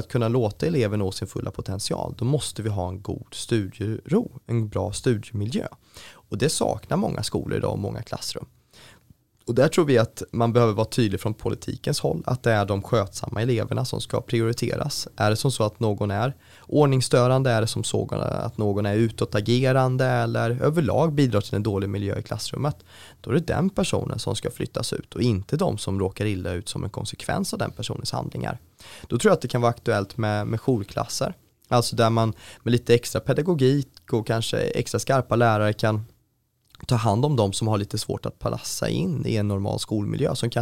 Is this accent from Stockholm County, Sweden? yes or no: no; Skövde, Västra Götaland County, Sweden; hemma i Skövde i min hemkommun, på min gamla kommunala gymnasieskola